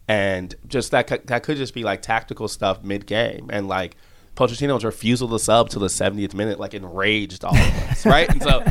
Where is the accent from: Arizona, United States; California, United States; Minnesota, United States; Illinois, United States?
Illinois, United States; I've been to a bunch of Chicago Fire games because I grew up outside Chicago.